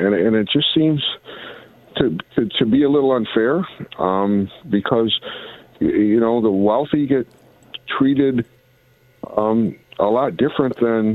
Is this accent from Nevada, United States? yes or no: no; Olean, New York, United States; You got people all the way from my hometown in Olean listening